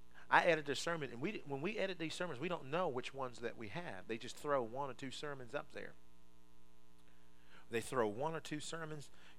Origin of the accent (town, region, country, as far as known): Maryland, United States; born or raised there